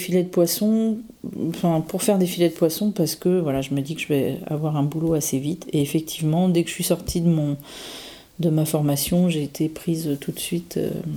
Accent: Lorient, Brittany, France; born there; j'ai 45 ans, je vis à Larmor-Plage. Je suis née à Lorient le 14 novembre 1972.

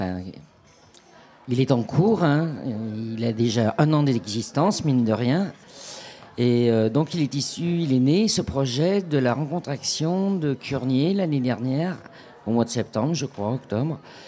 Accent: Lyon, Auvergne-Rhône-Alpes, France; j'habite depuis 30 ans dans la région, je viens de la région de Lyon sinon.

